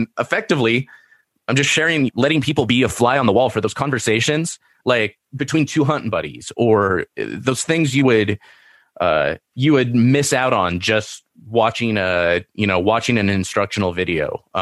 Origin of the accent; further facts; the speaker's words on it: Seal Beach, California, United States; And, I grew up in Seal Beach. I grew up going, riding my bike to the beach all the time.